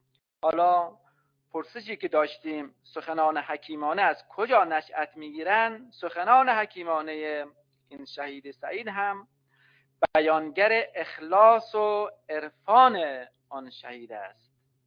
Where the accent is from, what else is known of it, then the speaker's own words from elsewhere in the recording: Kerman, Iran; حالا ما که کرمانی هستیم، اهل دیار کرمان هستیم